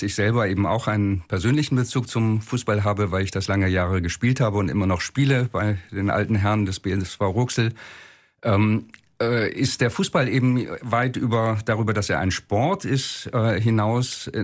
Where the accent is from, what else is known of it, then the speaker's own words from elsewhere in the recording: Bremen, Germany; Ich bin in Bremen aufgewachsen und habe da 8 Jahre bei Werder in den Jugendmannschaften gespielt.